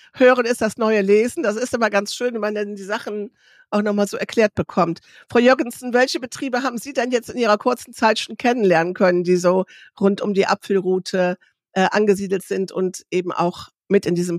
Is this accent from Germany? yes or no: yes; Rhöndorf, North Rhine-Westphalia, Germany; ich komme ja aus Röhndorf.